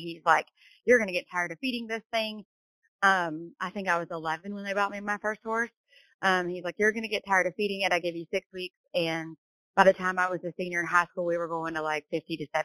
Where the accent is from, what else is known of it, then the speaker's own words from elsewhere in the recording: Dallas-Fort Worth, Texas, United States; moved away as an adult; I moved here in 2008, and I came from Dallas-Fort Worth. There was a grocery store on every single corner, you know?